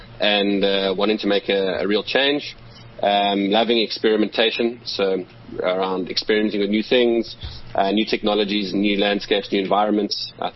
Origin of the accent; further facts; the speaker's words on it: South Africa; I think that's been a thing that's been close to my heart as a South African and African